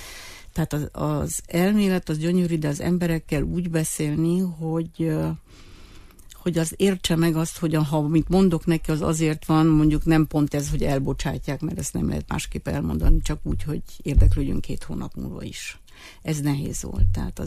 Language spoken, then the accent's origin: Hungarian; Arad, Arad County, Romania; én jól tudok románul, mert aradi vagyok, és Temesváron végeztem az egyetemet